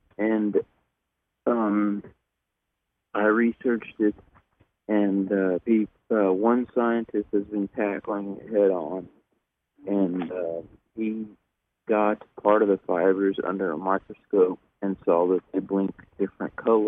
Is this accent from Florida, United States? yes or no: no; Texas, United States; I'm from Texas.